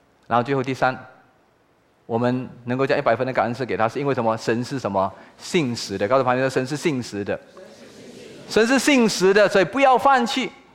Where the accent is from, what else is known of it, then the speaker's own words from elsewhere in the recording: China; 老大非常非常努力的工作，像我们中国人